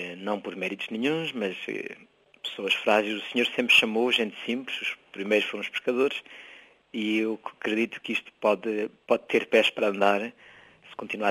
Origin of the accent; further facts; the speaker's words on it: Cape Verde; Eu sou filho desta terra, sou cabo-verdiano